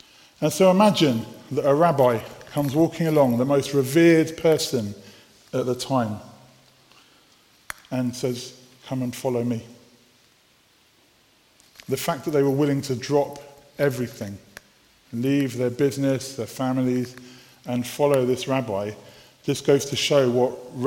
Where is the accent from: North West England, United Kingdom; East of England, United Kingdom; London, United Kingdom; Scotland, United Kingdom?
London, United Kingdom; I don't speak English very well. That's because I'm from North London.